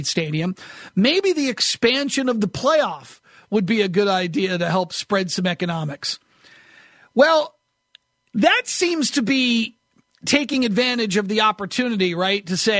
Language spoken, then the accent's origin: English; Brooklyn, New York, United States; born there; I was born in Brooklyn. My father grew up in Brooklyn.